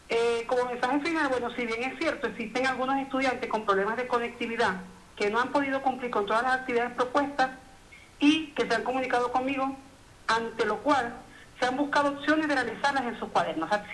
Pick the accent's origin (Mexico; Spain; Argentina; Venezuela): Venezuela; now in El Salvador; en mi país, Venezuela